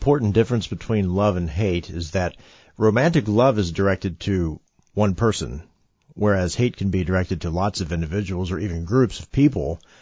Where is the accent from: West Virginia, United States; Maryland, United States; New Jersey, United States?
West Virginia, United States; You know, Dr. Linda, I'm from West Virginia, and the state's famous for this late 1800s dispute that they say began from a pig.